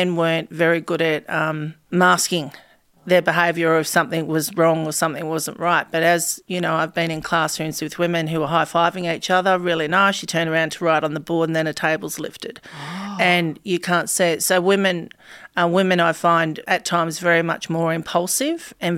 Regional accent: Campbelltown, New South Wales, Australia; where I grew up in Ayres at Campbelltown, which is a massive housing estate, and it was pretty rough

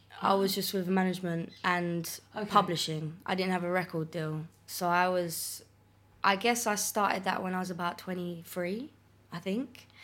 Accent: East of England, United Kingdom; Grew up in Essex.

